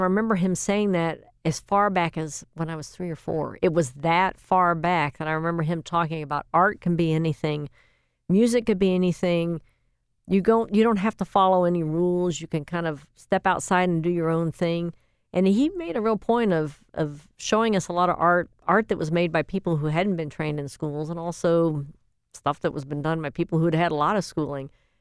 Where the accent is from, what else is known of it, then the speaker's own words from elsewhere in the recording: Atlanta, Georgia, United States; I think also growing up in Atlanta, the daughter of a gentleman who was an artist who was always doing experimental films